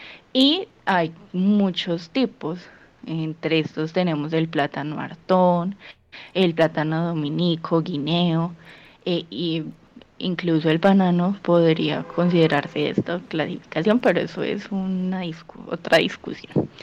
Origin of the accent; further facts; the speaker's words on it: Colombia; son alimentos que tenemos muy presentes en nuestras dietas como colombianos.